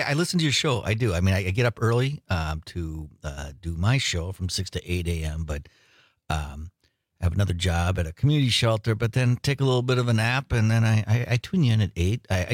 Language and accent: English; Two Rivers, Wisconsin, United States; also born or lived in Chicago area; I grew up in Two Rivers, went to school at Roncalli, lived out west for a little while, lived in the Chicago area for a little while. But this is my home and I raised my kids here